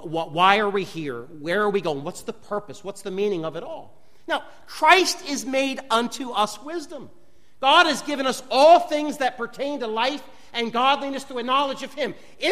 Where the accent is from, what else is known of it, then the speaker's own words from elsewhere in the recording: United States; now in Liberia; I believe in America, as an American, in the Second Amendment.